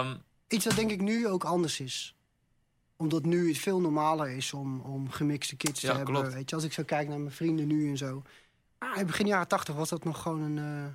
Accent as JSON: {"language": "Dutch", "country": "Netherlands", "said": "Toen zei ik, ik kom uit Nederland."}